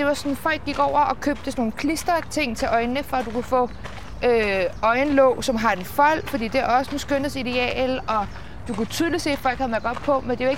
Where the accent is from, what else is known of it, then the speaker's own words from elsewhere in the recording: Copenhagen, Capital Region of Denmark, Denmark; Det er sjovt, fordi nu er jeg jo født og opvokset i København.